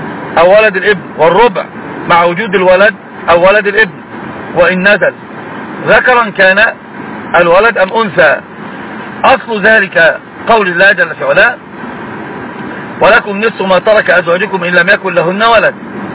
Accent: Egypt; والناس عندنا في مصر عوام الناس يقلبون المسألة

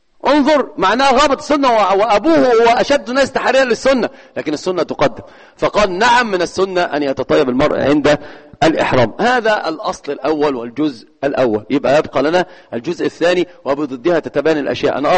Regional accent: Egypt; والمثل عندنا في مصر يقول سل مجرب ولا تسأل إيش طبيب.

